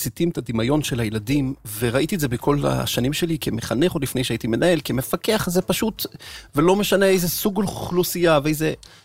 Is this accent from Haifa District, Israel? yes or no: yes; Haifa, Haifa District, Israel; אנחנו קצת יכולים לחלוק חוויות כחיפאים.